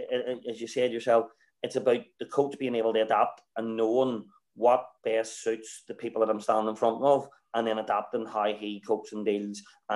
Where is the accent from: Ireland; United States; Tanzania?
Ireland; You know, we're all Irish males that play the game first and foremost for enjoyment.